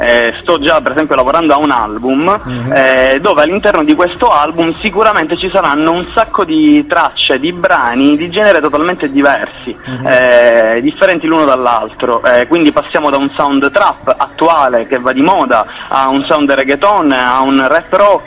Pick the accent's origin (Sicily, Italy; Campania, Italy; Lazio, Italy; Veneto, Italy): Sicily, Italy; perché io sono siciliano